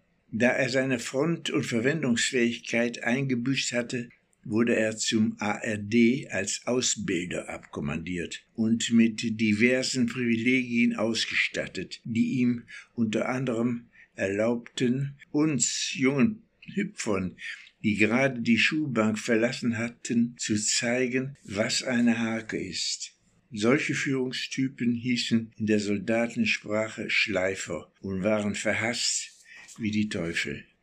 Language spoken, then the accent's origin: German; Mülheim, North Rhine-Westphalia, Germany; born there; Ich bin 94 Jahre alt, in Mülheim geboren.